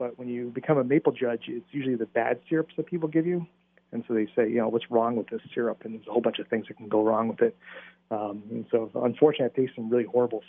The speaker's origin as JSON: {"language": "English", "town": "Berlin", "country": "United States", "tie": "born or raised there", "said": "growing up in Berlin."}